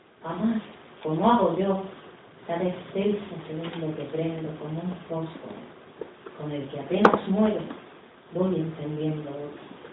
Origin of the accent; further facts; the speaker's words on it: Ciudad Real, Castilla-La Mancha, Spain; vengo de Ciudad Real.